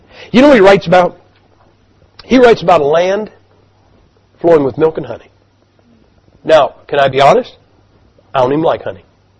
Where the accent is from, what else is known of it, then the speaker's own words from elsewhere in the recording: Ohio, United States; the single most beautiful sunset I ever saw was in my home state of Ohio.